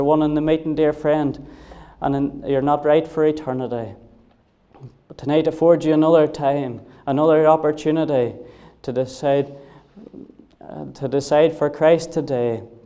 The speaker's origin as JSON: {"language": "English", "town": "Cookstown", "region": "Northern Ireland", "country": "United Kingdom", "tie": "born or raised there", "said": "I remember growing up in Sunday school and growing up in Cookstown"}